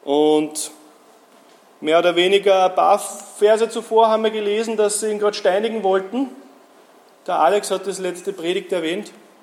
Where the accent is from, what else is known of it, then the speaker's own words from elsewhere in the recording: Austria; also bei uns in Österreich